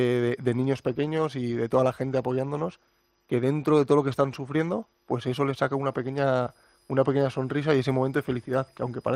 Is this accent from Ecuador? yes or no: no; Leioa, Basque Country, Spain; also born or lived in Bilbao; nací en Bilbao. Sí. Y bueno, pues toda mi vida he estado en Leioa, un pueblo de Bilbao, pero mi padre sí que es verdad que es de Palestina, de Gaza exactamente, y mi madre es de Miranda de Ebro. Uh-huh. Y al final pues tengo esos orígenes, ¿no?, de Palestina